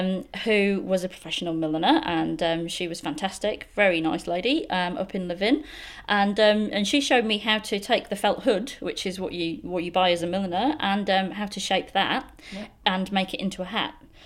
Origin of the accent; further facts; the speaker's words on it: Leeds, Yorkshire and the Humber, United Kingdom; moved away; I'm from Leeds originally. Mm-hmm. Yes. Moved around England a little bit before I came over here, so the accent's still there a little bit.